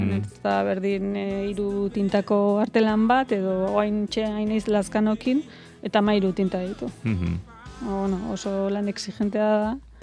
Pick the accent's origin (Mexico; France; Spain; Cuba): Mexico; Ba, bai, ba, bantxe, Mexikotik etorri naiz